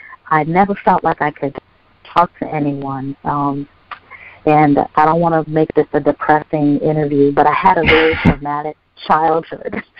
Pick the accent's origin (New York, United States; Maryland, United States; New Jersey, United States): New York, United States; born there; also born or lived in Puerto Rico; I was born in New York, and I lived all up and down the East Coast states and in Puerto Rico. My background is racially unmixed, and ethnically I'm Puerto Rican.